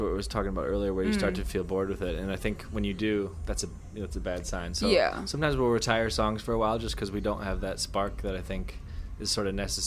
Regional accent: Michigan, United States; I grew up in Michigan.

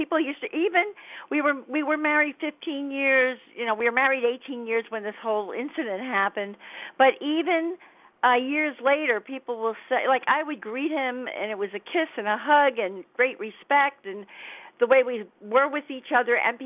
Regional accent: Miami, Florida, United States; I came from Florida, from Miami.

